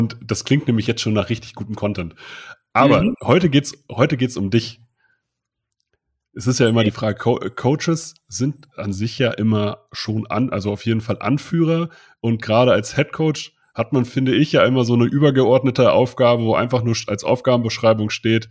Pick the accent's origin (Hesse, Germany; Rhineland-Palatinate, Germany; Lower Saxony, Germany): Lower Saxony, Germany; Hildesheim; Ich komme ja aus Hildesheim und habe in Hildesheim und Braunschweig gespielt.